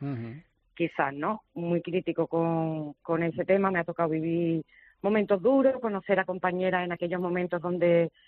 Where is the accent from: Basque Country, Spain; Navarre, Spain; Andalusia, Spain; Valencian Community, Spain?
Andalusia, Spain; Dos Hermanas; now in Málaga, Spain; 22 años que hace que no soy malagueña, por cierto, aunque me siento, uh-huh. soy de Dos bueno. Hermanas, Sevilla.